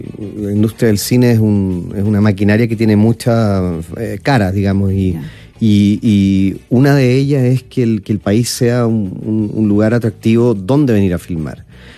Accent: Chile; also born or lived in Argentina; yo nací en Argentina y nací en Argentina, viví un año y medio y como pueden ver y oír, soy tremendamente chileno, claro. Más chileno que los porotos

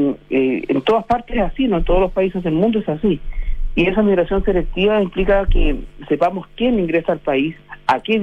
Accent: Chile; incluso como chilenos

